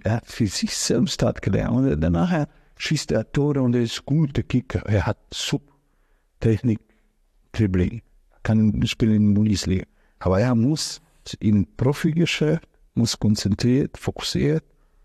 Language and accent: German; Bosnia & Herzegovina; German is a second language; moved away as an adult; Ich bin geboren in Jugoslawien. In diesem Land, jetzt gibt es nicht mehr, aber top.